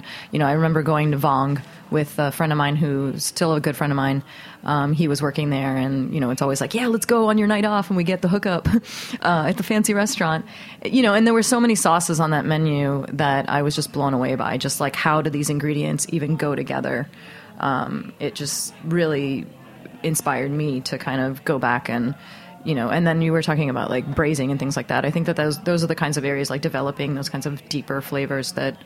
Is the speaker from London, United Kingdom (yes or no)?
yes; London, United Kingdom; born there; Well, I was born in London.